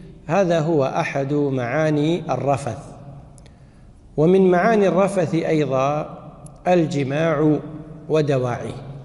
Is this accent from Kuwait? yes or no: yes; Kuwait; عندنا بالكويت